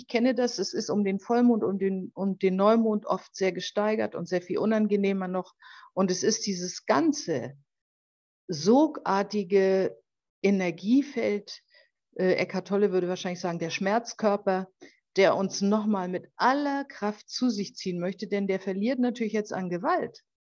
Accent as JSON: {"language": "German", "region": "Hamburg", "country": "Germany", "tie": "born or raised there", "said": "Als Siebenjährige war ich in der Schule, damals als Schulkind in Hamburg"}